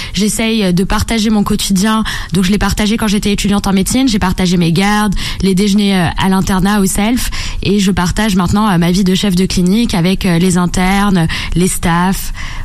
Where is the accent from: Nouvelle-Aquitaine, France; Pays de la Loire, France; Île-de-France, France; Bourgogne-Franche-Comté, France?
Île-de-France, France; Paris; j'ai grandi à Paris, donc c'est vrai que c'est une ville qui est très dynamique, où ça appelle tout le temps.